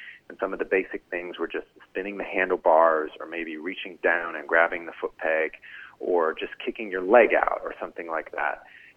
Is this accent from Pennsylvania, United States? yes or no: yes; York, Pennsylvania, United States; the thing that defined my childhood growing up there was the pogo stick that I received around 1999 as a Christmas toy